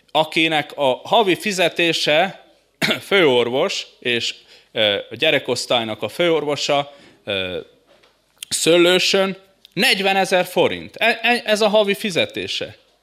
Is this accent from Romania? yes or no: yes; Transylvania, Romania; Tudjátok, mi az érdekes, hogy én Erdélyből származok.